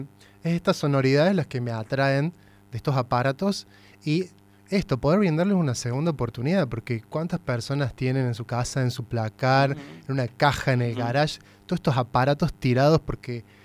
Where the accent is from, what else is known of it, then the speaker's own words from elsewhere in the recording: Córdoba, Argentina; de Córdoba, Argentina. Te quiero compartir esto que he hecho.